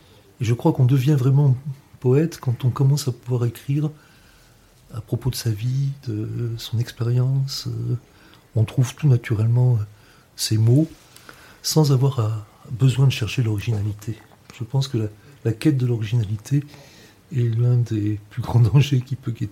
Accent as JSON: {"language": "French", "region": "Occitanie", "country": "France", "tie": "born or raised there", "said": "Tout petit, je suis né en Lozère. J'ai passé ma prime enfance dans un village des Cévennes."}